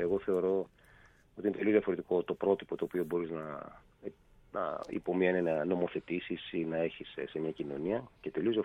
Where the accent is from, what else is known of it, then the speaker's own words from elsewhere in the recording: Western Greece, Greece; γιατί εγώ είμαι από χωριό. Είμαι από την Ετωλοκαραμία